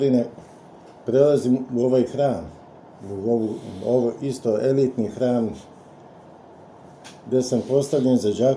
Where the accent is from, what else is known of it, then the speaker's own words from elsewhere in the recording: Belgrade, Serbia; znači ja sam dete sa Crvenog krsta